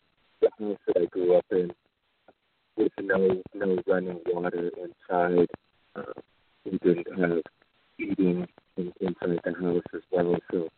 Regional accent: Arizona, United States; So I grew up in the Hill River Indian community. I was raised by my parents. Our community is broken up into 7 districts, and I was raised in District 4.

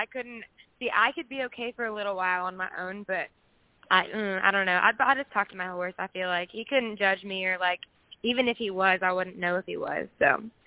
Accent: Iowa, United States; And I'm 16 years old. I'm from Iowa.

